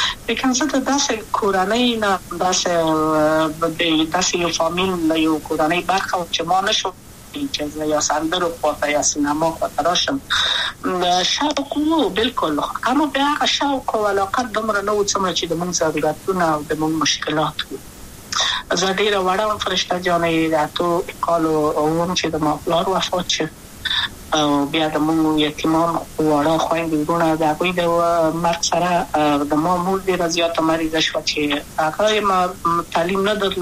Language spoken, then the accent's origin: Pashto; Kabul, Afghanistan; also born or lived in Wardak; زه خو اصلا د وردګو ولایت یم، د پلار مې د وردګو ولایت ته خلګنسس کې دلې د کابل په تختپل سیمه کې یم، او لویا شویم کابل کې هم مکتب می دولسم په کابل